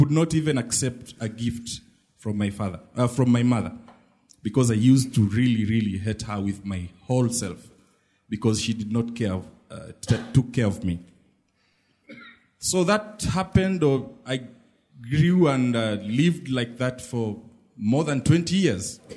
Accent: Kenya; and I'm coming from Kenya.

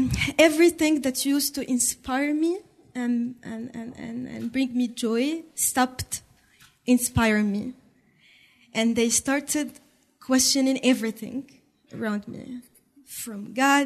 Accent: Morocco; English is a second language; from Morocco. I work in a community center in a neighborhood called Sidi Moumen.

